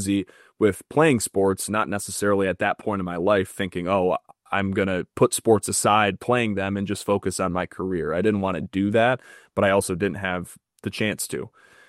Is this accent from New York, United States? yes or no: yes; Batavia, New York, United States; I had my first true experience in the industry, and it was with my hometown Batavia Muck Dogs.